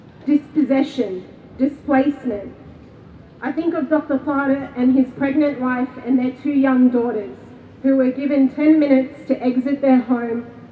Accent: Melbourne, Victoria, Australia; also born or lived in Kuwait; I'm a Palestinian Australian. I was born in Kuwait and I have spent most of my life here in so-called Melbourne.

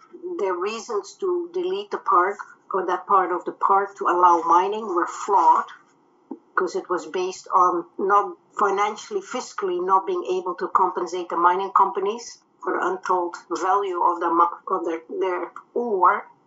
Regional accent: Netherlands; was that I came from Holland. I was born post-war. I had two parents that were both involved in the underground resistance.

